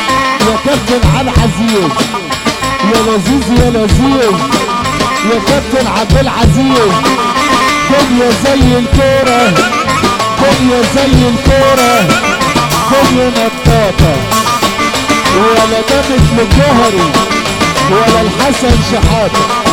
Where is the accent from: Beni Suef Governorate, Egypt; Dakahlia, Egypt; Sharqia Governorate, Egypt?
Sharqia Governorate, Egypt; واحنا ولاد الشرقية طيبين وعشرية